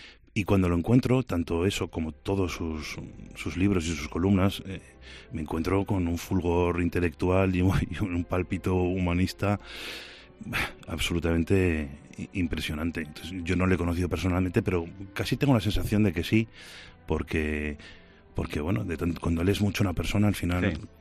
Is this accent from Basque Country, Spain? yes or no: no; Valladolid, Castile and León, Spain; yo conozco a Pepe Jiménez Lozano como todo vallisoletano